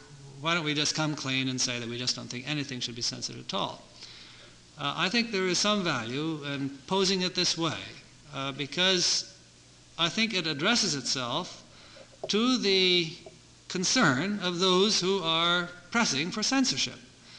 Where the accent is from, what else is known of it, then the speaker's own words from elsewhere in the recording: New York, United States; such as we have in my hometown, New York.